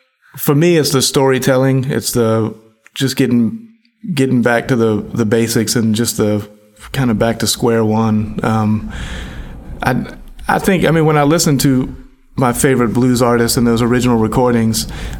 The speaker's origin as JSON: {"language": "English", "region": "Deep South", "country": "United States", "tie": "born or raised there", "said": "I mean, growing up in the Deep South, and a lot of the music that was just going on even then"}